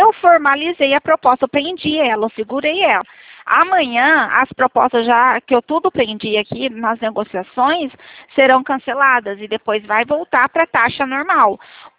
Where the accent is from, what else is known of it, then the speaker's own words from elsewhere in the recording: São Paulo, Brazil; Eu sou do interior de São Paulo.